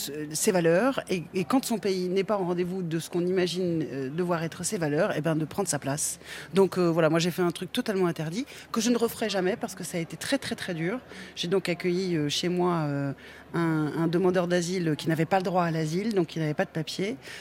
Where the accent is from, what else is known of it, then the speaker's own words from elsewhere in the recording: France; En plus, on est français et on a ça dans les tripes.